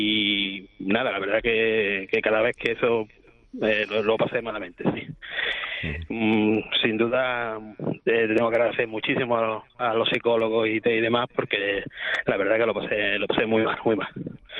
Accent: Málaga, Andalusia, Spain; Bueno, yo trabajo en Marbella, pero soy de Málaga.

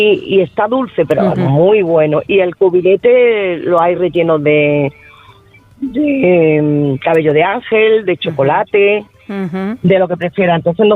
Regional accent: Montellano, Andalusia, Spain; Yo no soy de Grazalema, yo soy de un pueblo de Sevilla, de Montellano.

